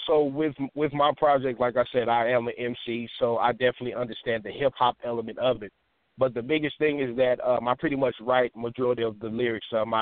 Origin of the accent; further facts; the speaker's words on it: Dallas, Texas, United States; I'm originally from South Dallas, Texas, man.